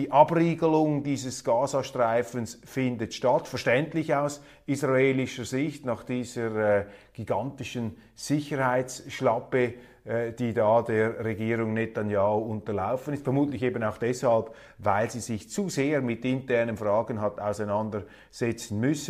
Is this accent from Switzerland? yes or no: yes; Switzerland; von denen wir als Schweizer naturgemäß nicht alles verstehen können